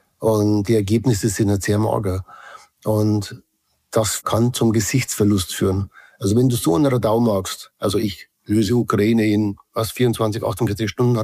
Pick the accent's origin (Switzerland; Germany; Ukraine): Switzerland; ich bin ja auch Schweizer